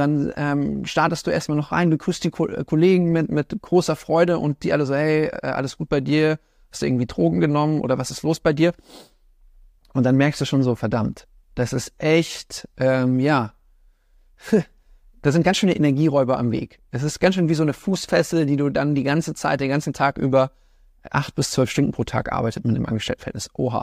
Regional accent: Munich, Bavaria, Germany; diesmal nicht München, meine Heimatstadt, ja.

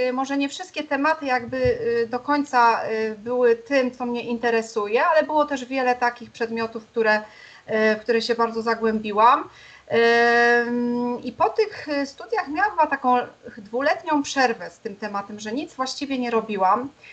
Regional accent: Silesian Voivodeship, Poland

